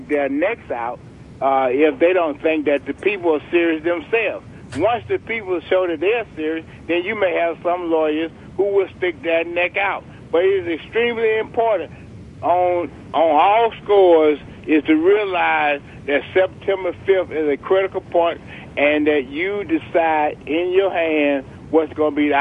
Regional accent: Georgia, United States; I grew up in Georgia. I'm very much aware of the Ku Klux Klan. I've been around them all of my life.

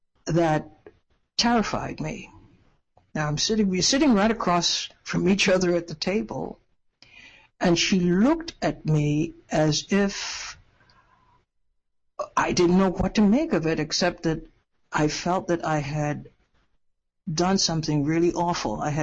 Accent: Trinidad & Tobago; in the Caribbean, where I'm from Trinidad, of course

